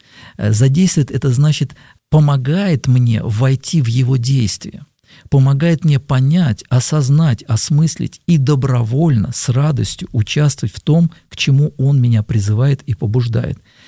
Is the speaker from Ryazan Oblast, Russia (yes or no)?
no; Moscow, Russia; Я москвич, и родился и вырос здесь